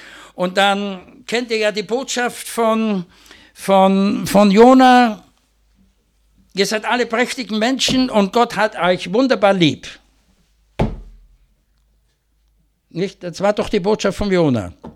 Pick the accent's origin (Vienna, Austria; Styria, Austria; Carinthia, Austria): Vienna, Austria; ich bin Wiener